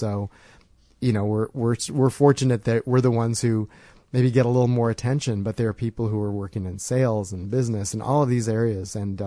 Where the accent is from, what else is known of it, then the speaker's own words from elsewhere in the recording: Chicago, Illinois, United States; No, I grew up in Chicago.